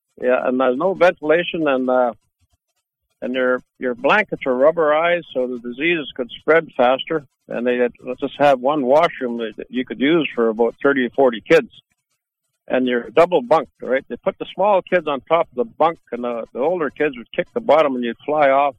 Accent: Hazelton, British Columbia, Canada; I'm from Gitxsan Nation, St. Hazelton, British Columbia, northern BC, by Smithers and Highway 16.

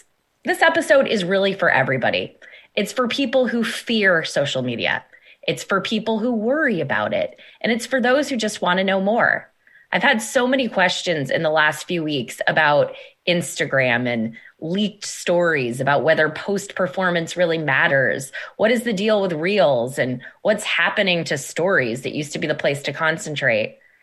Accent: California, United States; now in Boston, United States; I find myself living in Boston and I keep gravitating towards finding California natives since I grew up in the Bay Area as well.

